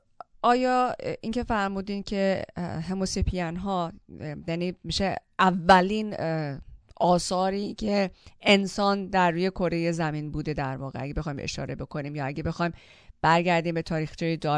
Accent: Iran; به عنوان یک ایرانی بهش افتخار میکنم واقعا

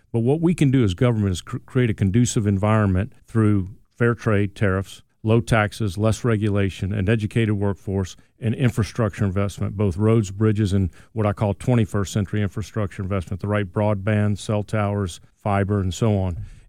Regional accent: Louisiana, United States; I've got a friend of mine. I grew up in Louisiana who worked on an oil rig for 2 years

